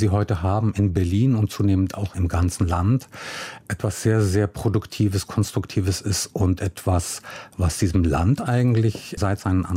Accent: Milan, Lombardy, Italy; also born or lived in Lower Bavaria, Germany; in meiner niederbayerischen Jugend, zurückgekehrt aus Italien. Ich bin davor in Milano aufgewachsen, mit auf Italienisch und auf Deutsch, mit zwei Sprachen, mit einem Coming Out in den 80er Jahren als schwuler Junge auf dem Land

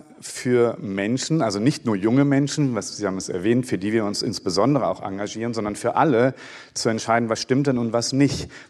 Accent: West Germany, Germany; ich bin in Westdeutschland aufgewachsen

